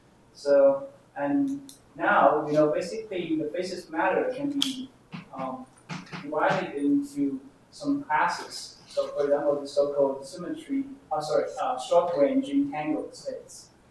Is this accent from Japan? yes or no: yes; Japan; so that's why I'm from Japan.